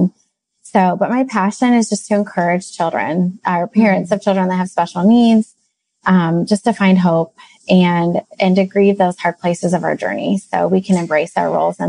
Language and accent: English; Midwest, United States; we hail from the Midwest.